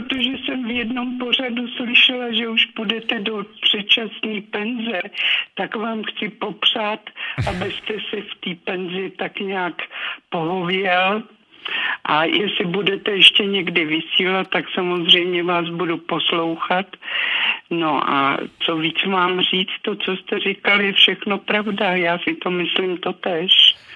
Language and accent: Czech; Chomutov, Ústí nad Labem Region, Czechia; now in Nejdek, Czech Republic; Já jsem vyrostl v Chomutově a tam těch cukráren bylo plno